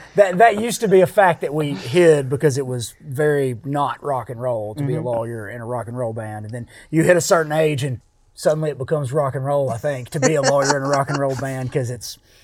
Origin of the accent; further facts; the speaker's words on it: Atlanta, Georgia, United States; From here in Atlanta, Georgia, and we're a rock and roll band.